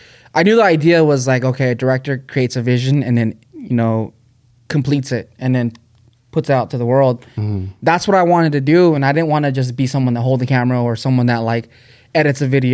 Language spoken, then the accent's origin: English; Fresno, California, United States; moved away; and I'm originally from Fresno. So, like, not Fresno, but like in that central California area.